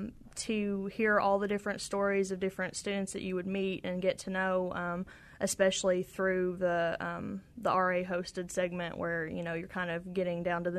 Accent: West Liberty, Kentucky, United States; I'm actually from West Liberty, which is about 30 miles away from Moorhead.

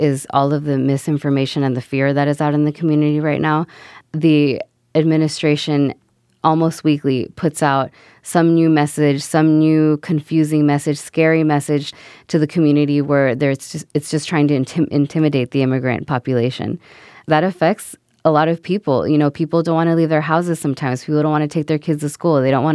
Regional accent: Oakland, California, United States; I'm actually born and raised in the Fruitvale neighborhood.

